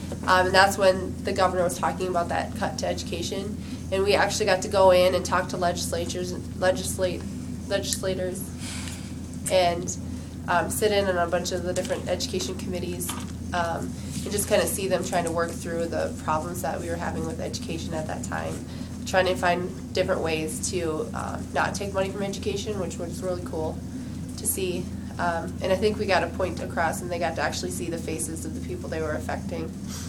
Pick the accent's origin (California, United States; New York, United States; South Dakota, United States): South Dakota, United States; Sisseton; And I'm from Sisseton, South Dakota.